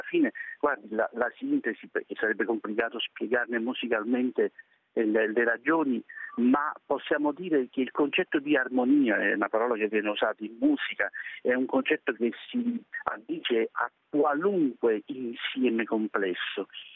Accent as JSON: {"language": "Italian", "region": "Campania", "country": "Italy", "said": "Io amo i pomodori da campano"}